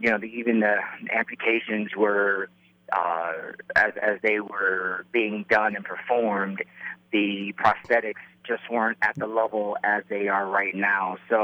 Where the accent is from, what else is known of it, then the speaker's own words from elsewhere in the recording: Matteson, Illinois, United States; Well, I grew up in Matteson, Illinois, the south suburb, and then towards the latter part of my life, lived in West Loop.